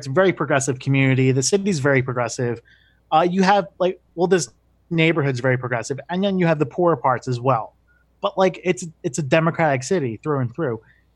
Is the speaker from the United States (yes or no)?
yes; Philadelphia, Pennsylvania, United States; my neighborhood where I grew up in Philadelphia, Juniata, Kensington, Fishtown, Port Richmond